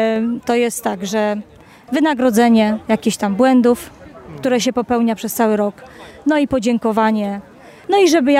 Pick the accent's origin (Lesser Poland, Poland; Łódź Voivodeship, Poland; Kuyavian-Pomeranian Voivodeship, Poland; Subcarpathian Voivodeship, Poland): Łódź Voivodeship, Poland; Nowa Wieś; Z Nowej Wsi, parafia Brzeźnio.